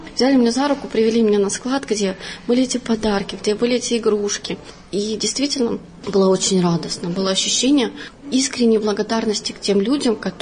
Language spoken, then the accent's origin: Russian; Lesosibirsk, Krasnoyarsk Krai, Russia; also born or lived in Kazakhstan / Novosibirsk; родилась я в Казахстане, выросла в Сибири, в городе Лесосибирске, а вышла замуж 3 года назад и 2 года прожила в городе Новосибирске.